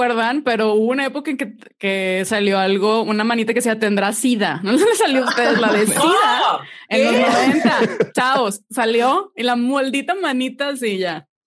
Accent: Monterrey, Nuevo León, Mexico; Soy de Monterrey y soy comediante

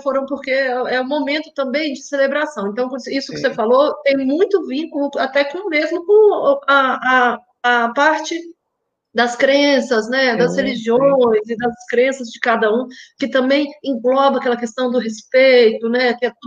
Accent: Brasília, Federal District, Brazil; also born or lived in Minas Gerais; Eu sou mineira, sou nascida em Minas e... Como eu te falei, né? E fui para Brasília, só fui lá em Minas nascer e voltei para Brasília. Tenho muito orgulho de ser mineira, de ser de Brasília

